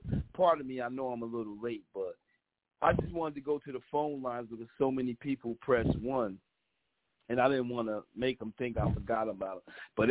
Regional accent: Paterson, New Jersey, United States; if anybody from New Jersey, I'm from Patterson, my show is based in Patterson.

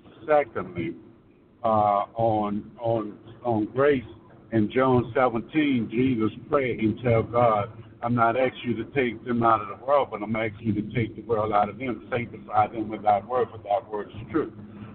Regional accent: New Orleans, Louisiana, United States; I'm from New Orleans, and I do a little ministering.

